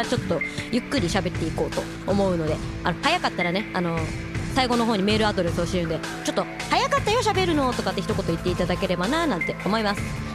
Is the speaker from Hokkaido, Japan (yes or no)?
no; Aomori, Japan; 私青森出身なんで